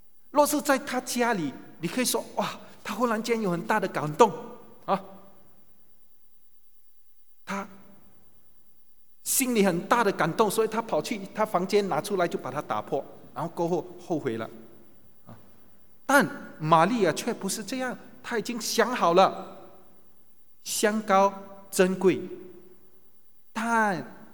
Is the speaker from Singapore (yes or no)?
yes; Singapore; 他说两万四，新币，他说是我们新加坡人平均的薪金2000块一个月